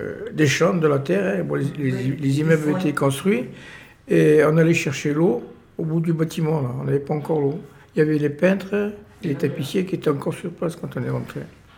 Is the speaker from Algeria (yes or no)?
yes; Oran, Oran Province, Algeria; moved away as an adult; now in France; Moi, j'avais une réquisition du préfet d'Algérie, d'où je venais d'Oran, une réquisition pour partir immédiatement. J'étais dans la police en Algérie.